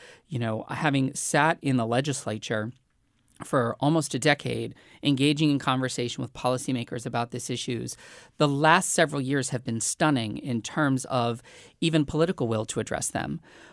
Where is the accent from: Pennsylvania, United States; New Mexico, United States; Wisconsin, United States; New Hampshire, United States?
New Hampshire, United States; and I was raised in New Hampshire, so I can say it.